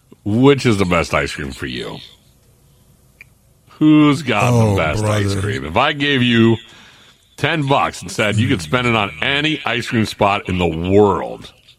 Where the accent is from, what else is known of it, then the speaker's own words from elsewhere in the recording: East Coast, United States; When I grew up on the East Coast, they had that Carvel ice cream